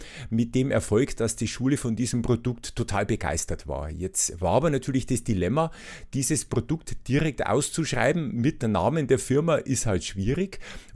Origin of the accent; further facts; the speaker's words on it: Regensburg, Bavaria, Germany; ich komme ja ursprünglich aus Regensburg.